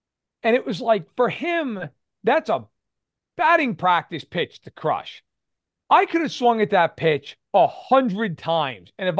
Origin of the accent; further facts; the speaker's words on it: New York, United States; I mean, I grew up in New York.